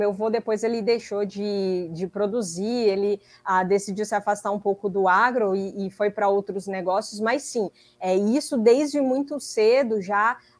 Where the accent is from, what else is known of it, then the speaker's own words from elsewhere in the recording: Imperatriz, Maranhão, Brazil; born there; Eu nasci no Maranhão, Imperatriz